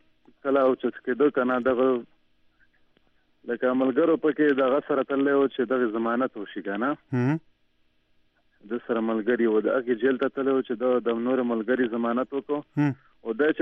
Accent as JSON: {"language": "Pashto", "town": "Tank", "region": "Khyber Pakhtunkhwa", "country": "Pakistan", "said": "مونږ د ټانک سره تعلق لرو."}